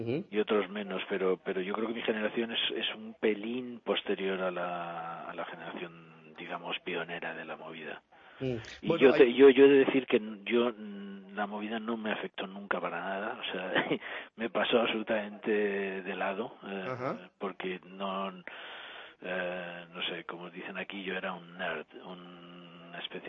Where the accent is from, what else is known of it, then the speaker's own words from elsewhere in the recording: Madrid, Community of Madrid, Spain; Sí, yo nací en Madrid y crecí en Madrid y estudié en Madrid hasta que acabé la carrera e incluso uh-huh. después, y prácticamente no salí de Madrid a los 25 años.